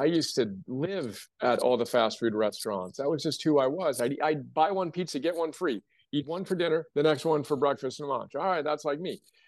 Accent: California, United States; now in Austin, United States; I'm from California, transplanted to Austin where it's hot.

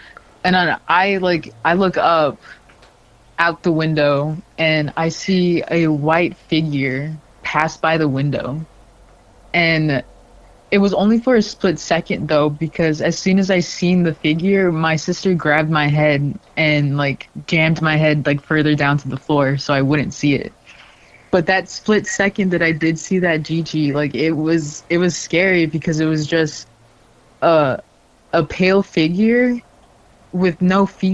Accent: Flandreau, South Dakota, United States; I'm from the Ndewa Kanta Wakpa Upakshan tribe from Flandreau, South Dakota. And I was raised very traditionally and, like, culturally really into that stuff by my father and mother.

